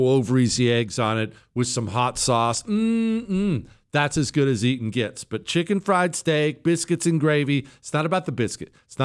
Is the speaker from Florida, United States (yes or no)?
no; Bozeman, Montana, United States; But you know, I grew up in Bozeman, Montana. When I went up to see my mom, I spent a month in Montana a little while ago this summer.